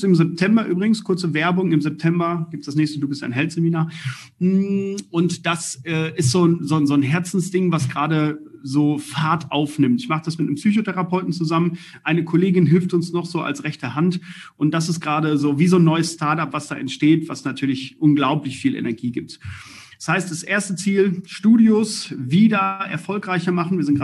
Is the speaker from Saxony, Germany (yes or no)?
no; Balve, North Rhine-Westphalia, Germany; Damals, ich komme aus Balve im Sauerland, so ein kleines Dörfchen